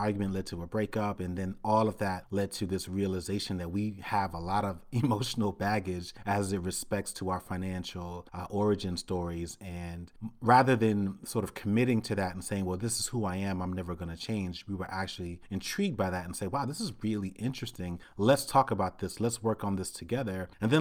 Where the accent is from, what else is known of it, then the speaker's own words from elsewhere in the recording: New York City, New York, United States; I grew up in Brooklyn, New York City in the 1980s